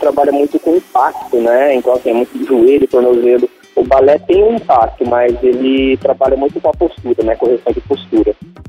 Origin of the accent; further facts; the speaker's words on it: São Paulo, Brazil; now in Campo Grande, Brazil; Eu sou ex-bailarino clássico. Eu vim a Campo Grande, eu sou de São Paulo. Eu vim a Campo Grande, né? Dancei durante um tempo aqui. E depois eu voltei a São Paulo.